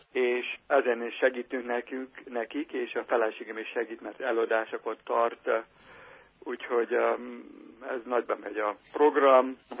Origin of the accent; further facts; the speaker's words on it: Lövő, Győr-Moson-Sopron, Hungary; also born or lived in Austria; now in United States; Én Lövön születtem, Sopron megyében, és Sopronban laktunk, a Patak utcában. A papám a pamutiparban dolgozott, és utána Tisza Gyulázán laktunk, és akkor újra Lövön, és akkor Ausztriában, menekültáborokban